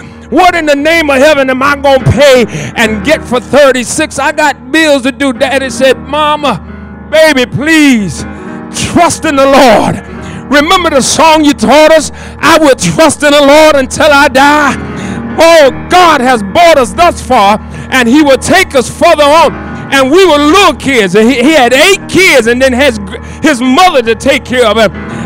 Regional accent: Maryfield, Virginia, United States; Back where I was raised in Maryfield, Virginia, my dad's mother lived with us

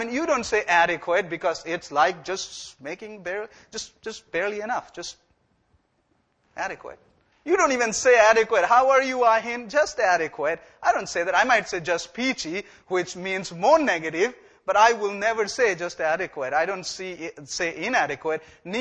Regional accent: India; because I'm international. I come from India.

